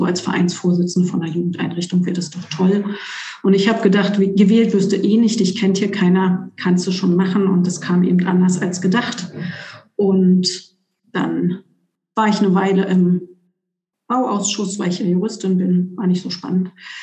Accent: Potsdam, Brandenburg, Germany; also born or lived in Ludwigsfelde; Ich bin in Ludwigsfelde geboren, in Potsdam im Wesentlichen aufgewachsen.

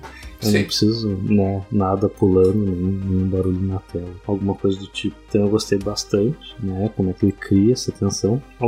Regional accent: Brazil; Eu sou brasileiro, né?

